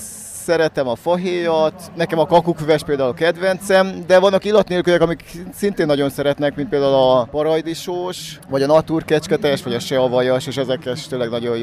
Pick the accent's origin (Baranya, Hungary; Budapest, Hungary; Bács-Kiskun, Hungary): Bács-Kiskun, Hungary; Kecskemét; Ahogy mondtad, Kecskemétről jövök.